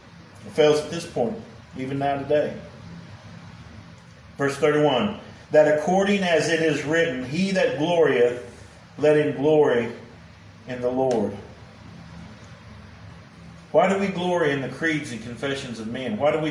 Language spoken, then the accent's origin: English; Joplin, Missouri, United States; Well, I'm from Joplin.